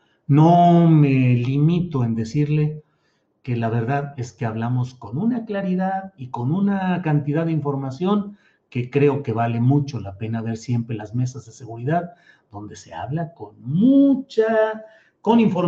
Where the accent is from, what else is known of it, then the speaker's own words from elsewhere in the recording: San Luis Potosí, Mexico; now in Mexico City, Mexico; cuando yo llegué de San Luis Potosí a la Ciudad de México